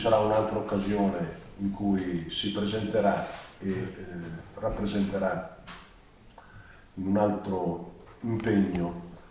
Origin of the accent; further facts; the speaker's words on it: Marche, Italy; io non sono toscano, sono marchigiano